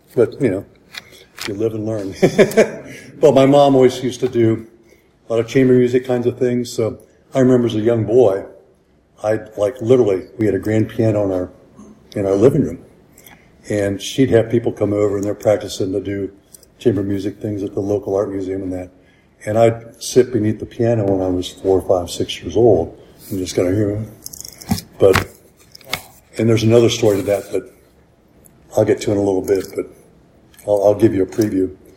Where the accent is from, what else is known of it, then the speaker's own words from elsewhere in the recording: Dayton, Ohio, United States; also born or lived in Cincinnati, United States; So after growing up in Dayton, I wound up going to school in Cincinnati and then spent probably the next 20 years there